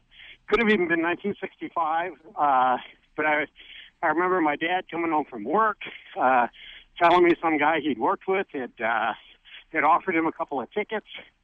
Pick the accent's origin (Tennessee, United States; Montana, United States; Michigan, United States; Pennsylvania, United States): Michigan, United States; Monroe; I grew up in Monroe, Michigan. I went to Monroe Catholic Central High School and came to MSU and was there in the late 70s.